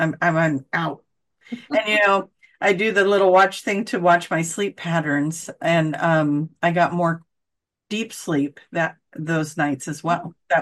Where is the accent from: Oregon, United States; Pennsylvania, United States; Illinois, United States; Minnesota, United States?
Oregon, United States; Like, I'm from Oregon and Arcturus, you know.